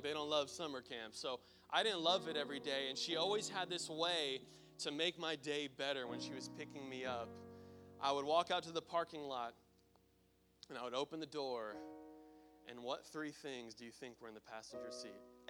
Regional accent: United States; Like, you could walk there if you wanted to, but of course, being American, we did not walk.

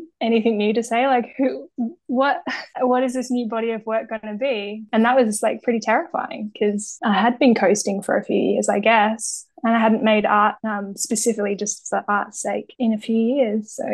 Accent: Greece; not many people know this about me, but I grew up in Greece.

